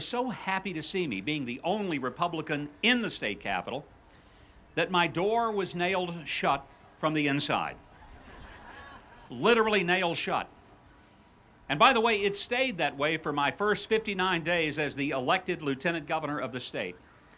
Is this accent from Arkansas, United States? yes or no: yes; Hope, Arkansas, United States; born there; I was born in Hope, Arkansas, the same town Bill Clinton was born in.